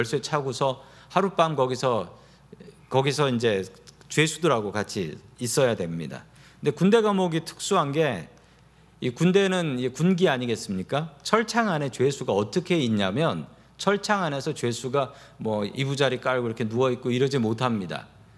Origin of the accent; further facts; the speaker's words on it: Seoul, South Korea; 저는 아주 가난한 집에서 태어났습니다. 서울에서 살기는 했지만 봉천동에 있는 무허가 주택에서 살았고 고등학교 때까지 무허가 주택에서 살았습니다.